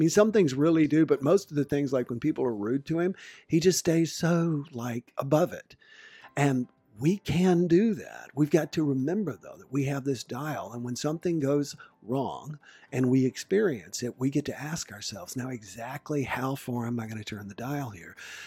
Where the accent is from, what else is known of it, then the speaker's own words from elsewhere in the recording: the South, United States; And besides, I'm a Southerner, so I get to do that.